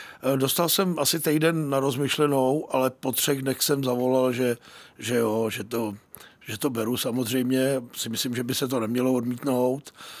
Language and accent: Czech; Plzeň, Plzeň Region, Czechia; s klukama se znám vlastně celý život, protože jsme všichni Plzeňáci, takže se známe